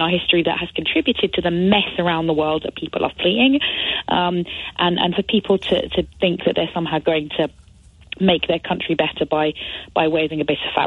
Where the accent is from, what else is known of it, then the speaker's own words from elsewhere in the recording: United Kingdom; we, as British people